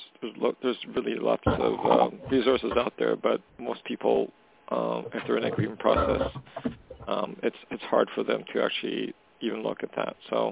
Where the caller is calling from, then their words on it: Canada; I'm calling from Canada.